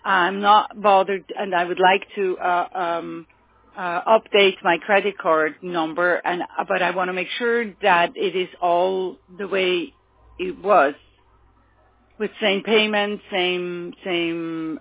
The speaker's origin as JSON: {"language": "English", "region": "German-speaking Switzerland", "country": "Switzerland", "second_language": "English", "said": "I am from the German part of Switzerland, but we speak Swiss."}